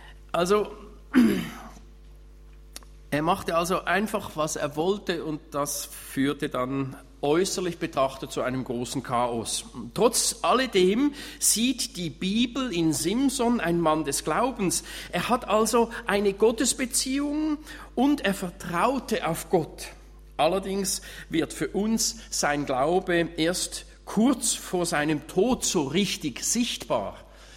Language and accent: German; Switzerland; bei uns in der Schweiz sagt man, ein Eigenbrötler